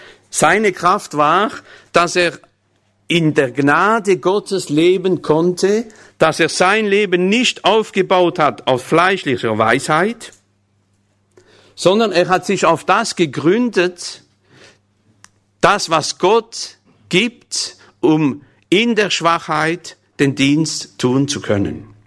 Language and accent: German; France; German is a second language; Für mich ist das schwierig, denn es ist Deutsch, ja. Und ich bin Franzose.